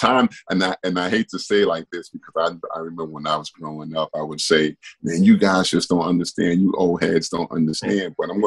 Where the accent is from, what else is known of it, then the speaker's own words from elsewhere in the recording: Brooklyn, New York, United States; I was one of those children growing up in Brooklyn where I didn't have a man's hand on my shoulder, on my head.